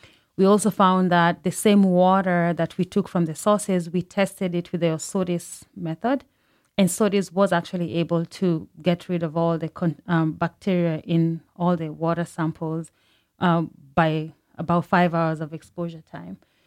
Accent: Kenya; I come from Kenya.

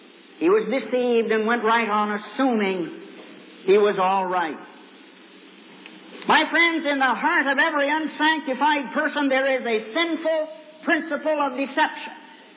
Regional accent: Kansas, United States; Out in my home state of Kansas

